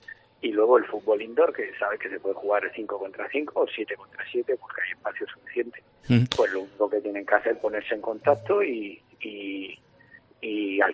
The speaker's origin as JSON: {"language": "Spanish", "town": "Murcia", "region": "Region of Murcia", "country": "Spain", "tie": "born or raised there", "said": "vamos a hacer algo en Murcia, que es mi tierra, mi ciudad"}